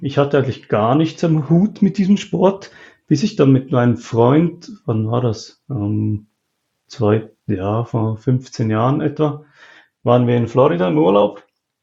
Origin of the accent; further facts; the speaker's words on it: Chur, Graubünden, Switzerland; Ich komme aus Chur und zwar ist das im Kanton Graubünden in den Alpen.